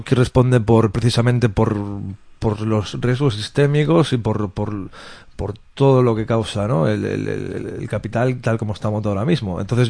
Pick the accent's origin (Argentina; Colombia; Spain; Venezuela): Spain; Galicia; yo siempre lo relacionaba mucho como gallego con el caso del Prestige